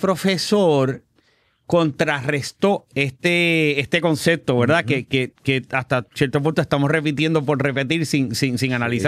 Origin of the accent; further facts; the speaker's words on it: Ponce, Puerto Rico; born there; Nací en el Hospital Viejo de Damas de Ponce.